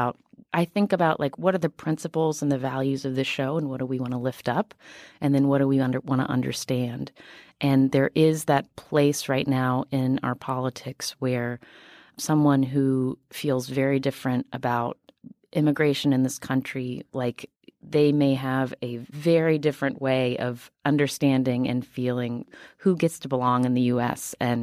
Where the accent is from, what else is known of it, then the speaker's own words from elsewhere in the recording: West Virginia, United States; I am from West Virginia, and I understand why West Virginians are voting the way they're voting right now.